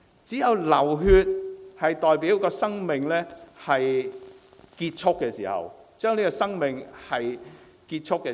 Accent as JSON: {"language": "Chinese", "country": "China", "said": "其实我们中国人完全不陌生的"}